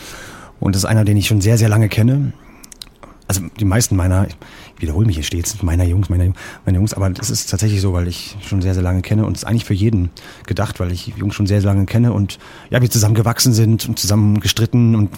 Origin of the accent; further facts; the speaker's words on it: East Germany, Germany; Also ich bin ja Ossi, das kann ich ganz klar sagen.